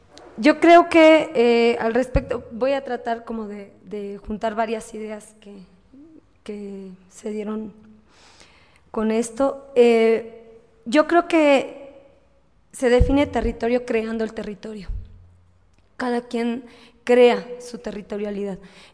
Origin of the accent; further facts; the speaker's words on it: Mexico City, Mexico; encuentro afinidades con un pueblo que no es el mío, que además vengo de una ciudad como lo es el Distrito Federal